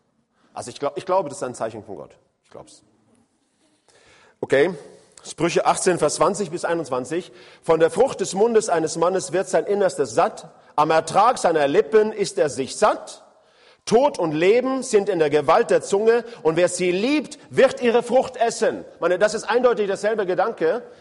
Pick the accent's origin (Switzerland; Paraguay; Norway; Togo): Norway; ich bin ja am Meer aufgewachsen.